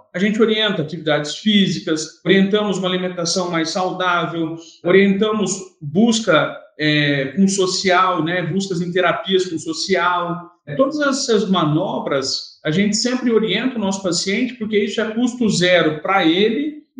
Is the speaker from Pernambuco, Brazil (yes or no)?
no; Torrinha, São Paulo, Brazil; born there; sou nascido em Torrinha, interior do estado de São Paulo, uma cidade de 8 mil habitantes